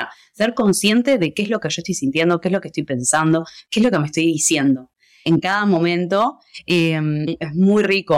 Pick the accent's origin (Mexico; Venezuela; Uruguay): Uruguay; Y nosotros vinimos de Uruguay y mi network era literal cero.